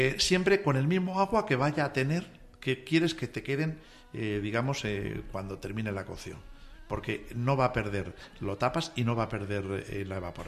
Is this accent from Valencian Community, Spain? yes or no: no; Asturias, Spain; yo soy de Asturias